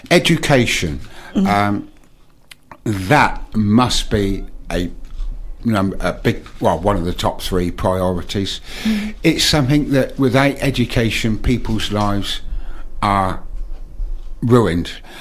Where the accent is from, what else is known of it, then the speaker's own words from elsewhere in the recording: Poole, South West England, United Kingdom; born there; I was born in Poole, 1949.